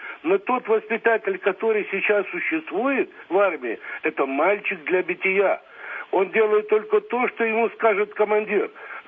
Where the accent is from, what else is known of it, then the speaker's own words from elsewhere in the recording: Moscow, Russia; я из Москвы.